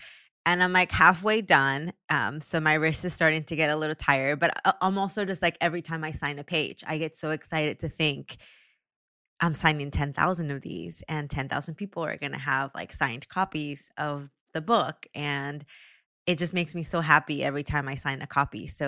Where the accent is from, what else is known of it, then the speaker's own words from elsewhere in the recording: Taxco, Guerrero, Mexico; poinsettias originated from my hometown in Mexico.